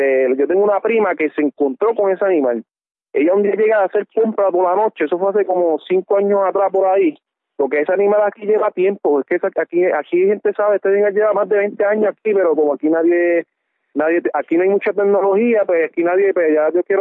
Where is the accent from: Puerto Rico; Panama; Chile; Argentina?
Puerto Rico; Utuado; Nosotros somos de Utuado